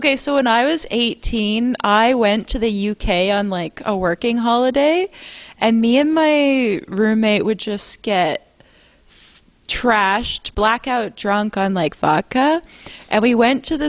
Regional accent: Canada; they hate me because I'm Canadian.

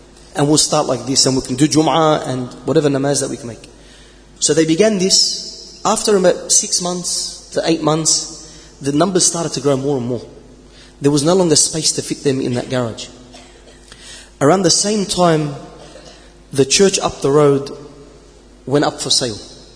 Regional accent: Sydney, New South Wales, Australia; So we're from Sydney.

